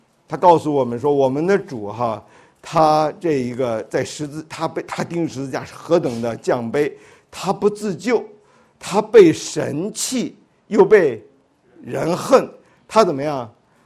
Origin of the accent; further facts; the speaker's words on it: China; 我们中国人呢说这个几两拨千斤来着